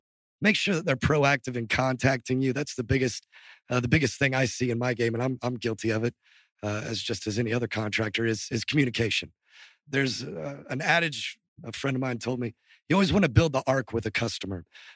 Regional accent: Evansville, Indiana, United States; I grew up in Southern Indiana, a little town called Evansville, right on the Ohio River.

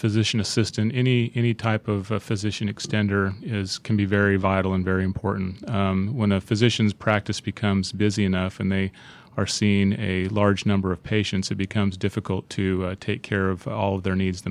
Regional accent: Pacific Northwest, United States; also born or lived in Idaho / Washington; So, yeah, I'm from the Pacific Northwest. I was born and raised in Idaho and Washington State.

